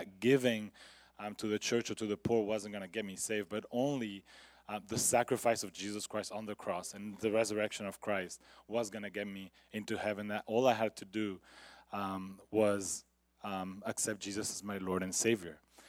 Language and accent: English; France; moved away; also born or lived in England; I moved from France, where I was born and raised, to a Spanish family.